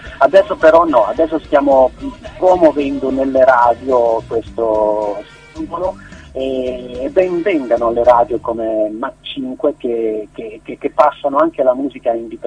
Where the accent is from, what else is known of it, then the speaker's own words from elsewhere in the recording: Matera, Basilicata, Italy; moved away as an adult; now in Milan, Italy; Poi io di origine sono di Matera, arrivo dalla Basilicata. Poi mm-hmm. a 20 anni mi sono spostato qui a Milano con mio fratello